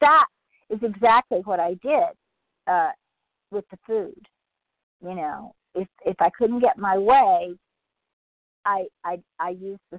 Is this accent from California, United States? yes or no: yes; California, United States; from Southern California